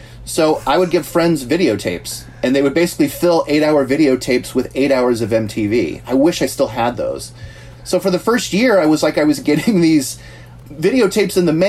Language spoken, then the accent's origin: English; California, United States; I grew up in the Bay Area, and there's a very huge classic rock presence, or there was, at least in the 70s, on FM radio